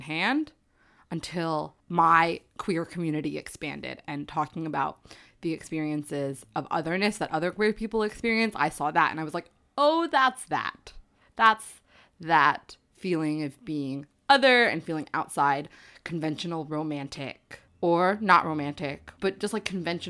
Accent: New Jersey, United States; I grew up in a relatively small town going to pretty conservative schools.

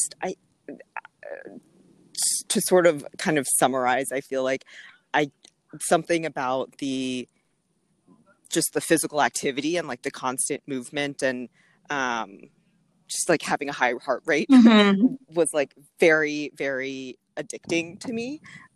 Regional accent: Atlanta, Georgia, United States; born there; my parents are Thai. They immigrated from Thailand in the 80s, and I was born in Atlanta, but they did not know English when they moved here

